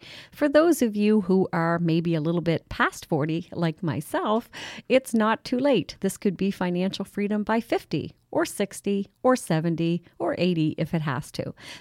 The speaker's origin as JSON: {"language": "English", "town": "Head of St. Margaret's Bay", "region": "Nova Scotia", "country": "Canada", "tie": "born or raised there", "said": "And it reminded me of growing up in Head of St. Margaret's Bay at my dad's garage."}